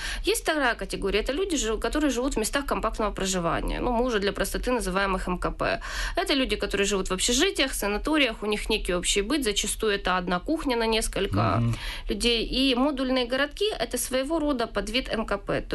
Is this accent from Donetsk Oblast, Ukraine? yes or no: yes; Donetsk, Donetsk Oblast, Ukraine; moved away as an adult; now in Kyiv, Ukraine; я приехала сама из Донецка в Киев 1,5 года назад